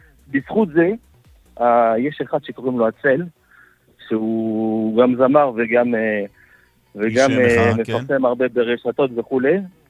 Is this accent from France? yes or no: yes; France; now in Israel; ואנחנו פשוט עלינו מצרפת לפני 20 שנה, התרגלנו לאנטישמיות בצרפת, אבל פה בארץ זה דבר כזה